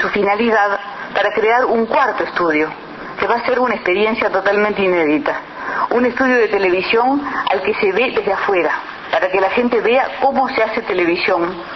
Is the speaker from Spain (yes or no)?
no; Uruguay; no somos los que somos, no somos los uruguayos.